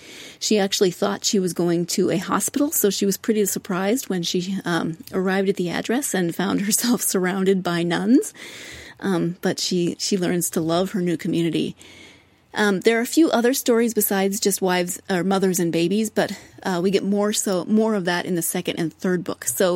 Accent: United States; Since I grew up in the States, I tend to think of the 50s from television as, you know, suburban moms, picket fences

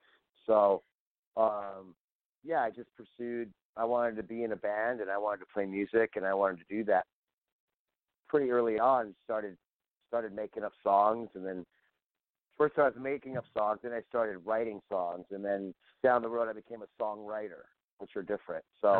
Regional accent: California, United States; fortunately I am from Southern California, so I am used to warm weather

